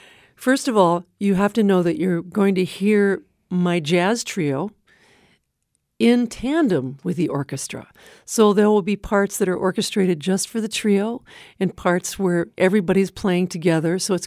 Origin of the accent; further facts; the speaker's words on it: Minnesota, United States; I grew up playing trombone in Minnesota, which is a big, big band state.